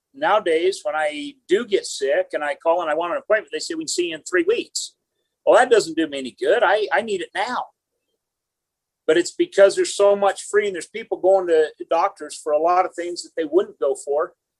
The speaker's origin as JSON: {"language": "English", "town": "Evanston", "region": "Wyoming", "country": "United States", "said": "I'm from Uinta County, Evanston."}